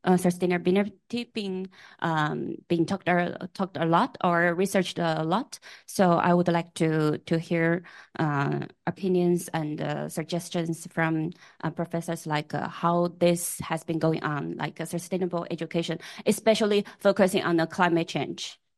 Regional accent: China; I'm from China and I'm studying education for sustainability.

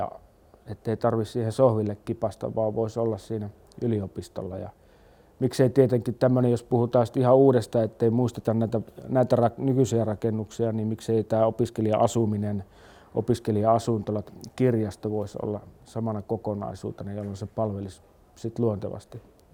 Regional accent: Jyväskylä, Central Finland, Finland; mä oon jyväskyläläinen

